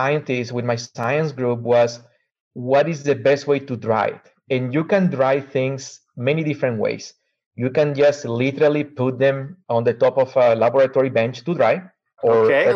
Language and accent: English; Lima, Peru; now in United States; I am originally from Lima, Peru in South America.